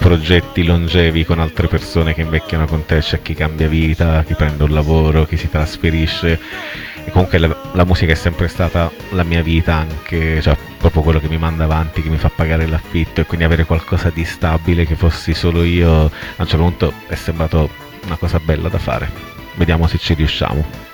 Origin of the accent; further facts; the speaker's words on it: Calabria, Italy; sono un calabrese, sono cresciuto con queste cose qui, le mie ritmiche sono quelle tipicamente del sud